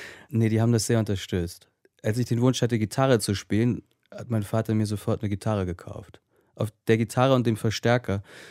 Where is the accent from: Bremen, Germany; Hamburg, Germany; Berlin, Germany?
Hamburg, Germany; Bergedorf; in dem kleinen Vorort von Hamburg, wo ich aufgewachsen bin, Bergedorf